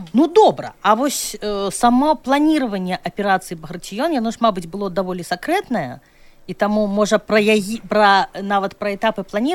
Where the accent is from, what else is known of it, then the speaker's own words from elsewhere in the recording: Minsk, Belarus; born there; таму што я нарадзілася ў Мінску.